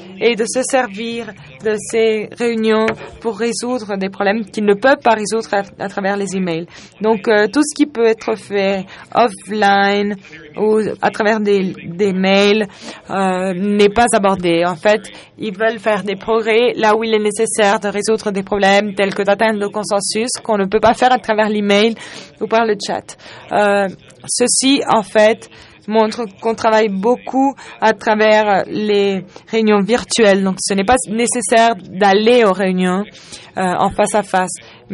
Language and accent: French; Colombia; je viens de la Colombie.